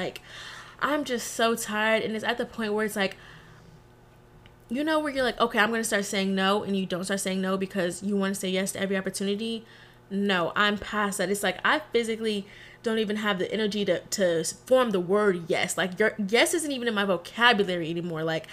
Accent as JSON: {"language": "English", "region": "Texas", "country": "United States", "said": "but y'all know I'm from Texas. I rep Texas till the day I die. Very much a Texas girl through and through."}